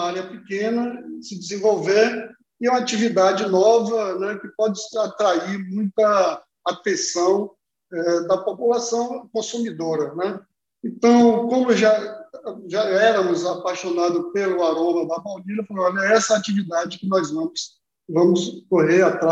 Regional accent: Vitória da Conquista, Bahia, Brazil; nós somos originários da região de Vitória da Conquista, Itapetinga e ali nas proximidades de Ilhéus.

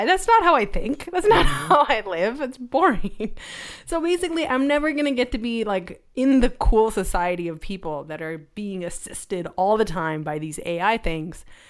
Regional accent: California, United States; accent: California; I have a California accent, people. I am Indian, yes.

